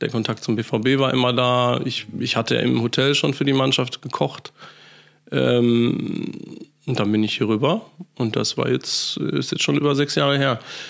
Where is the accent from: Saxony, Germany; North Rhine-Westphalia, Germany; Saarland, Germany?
North Rhine-Westphalia, Germany; Dortmund; Genau, das war mein erstes Mal Stadion bei uns in Dortmund.